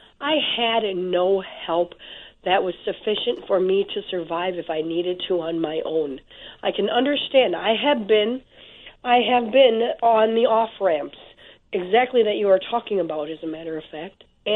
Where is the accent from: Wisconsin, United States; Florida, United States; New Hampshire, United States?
Wisconsin, United States; I'm from Wisconsin.